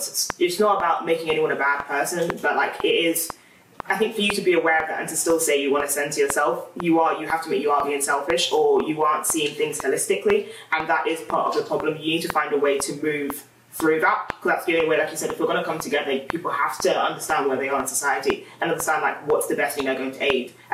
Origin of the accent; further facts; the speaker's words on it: London, United Kingdom; moved away as an adult; now in Ireland; you can tell from my accent, I'm from England.